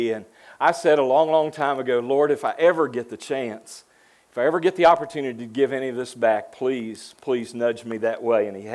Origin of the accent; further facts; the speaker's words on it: West Virginia, United States; So that makes me hillbilly number three. I'm from West Virginia.